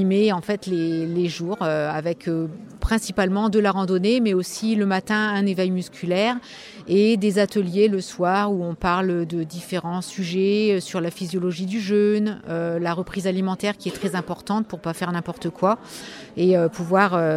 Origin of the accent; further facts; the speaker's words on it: Coucy-le-Château, Hauts-de-France, France; moved away as an adult; j'ai choisi d'installer ce centre de jeûne à Coucy-le-Château parce que c'est mon village natal où j'ai vécu de un an jusqu'au bac, en fait.